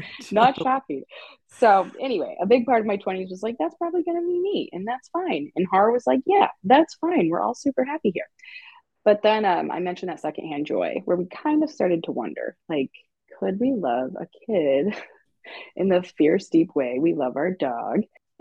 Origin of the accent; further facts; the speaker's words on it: Nebraska, United States; probably because I'm from Nebraska.